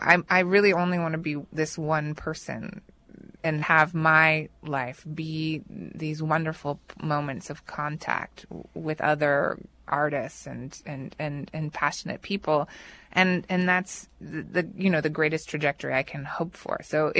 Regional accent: Mexico; I grew up in Mexico, so I'm familiar with this. I can speak Spanish, but I've never been to Guatemala.

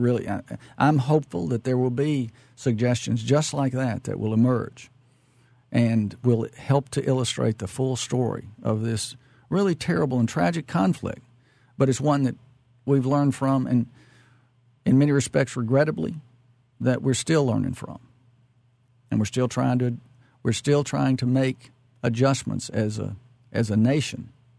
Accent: Glasgow, Kentucky, United States; My own family, and now we grew up in Glasgow in southern Kentucky, not Lexington.

